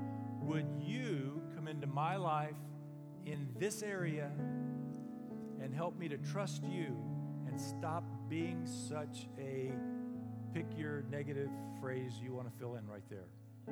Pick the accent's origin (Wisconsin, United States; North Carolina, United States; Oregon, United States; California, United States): California, United States; Dos Palos; I grew up out in Dos Palos where we had cotton and weeds were always coming up